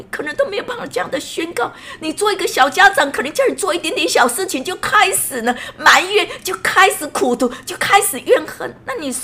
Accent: Taiwan; 我什么都不怕，我还怕跟他讲说我是台湾来的吗？

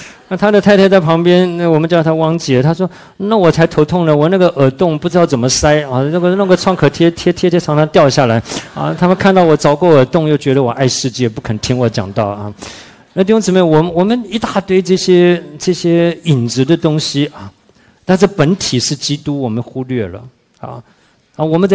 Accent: Shandong, China; 我说我不是啊，我说我是山东人

